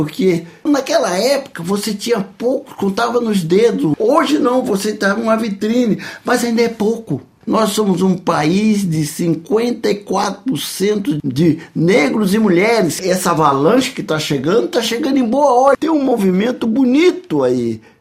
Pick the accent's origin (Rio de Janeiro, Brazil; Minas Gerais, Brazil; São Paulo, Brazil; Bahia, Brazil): Bahia, Brazil; Eu sou baiano, né?